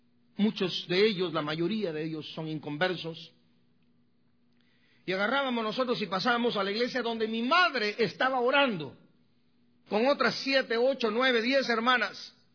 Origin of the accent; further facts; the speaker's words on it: Guatemala; Yo formaba parte de un grupo pequeño, como de unos 6-7 energúmenos, jóvenes estúpidos, allá en mi pueblo, en Guatemala